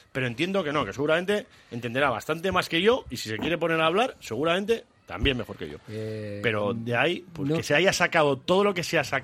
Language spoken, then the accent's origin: Spanish; Bilbao, Basque Country, Spain; born there; Y soy nacido en Vizcaya, en Bilbao, y de euskera, cero